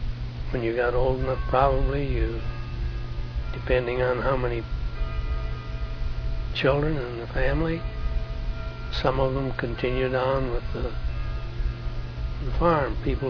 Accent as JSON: {"language": "English", "town": "Wayland", "region": "Michigan", "country": "United States", "tie": "born there", "said": "I was born in Michigan, out on the farm in outside of a little town called Wayland."}